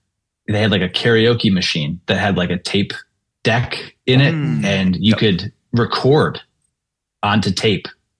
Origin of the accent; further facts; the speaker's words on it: Pittsfield, Massachusetts, United States; So I grew up in Pittsfield, moved around a little bit when I was younger, like outside of Pittsfield, and then came back, I think right before like fourth grade.